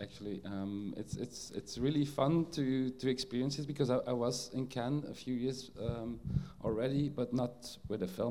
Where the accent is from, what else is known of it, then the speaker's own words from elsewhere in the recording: Ghent, Flanders, Belgium; English is a second language; Belgium is divided into communities, the French-speaking part and the Dutch-speaking part, and I come from the Dutch-speaking part and the city there, Ghent.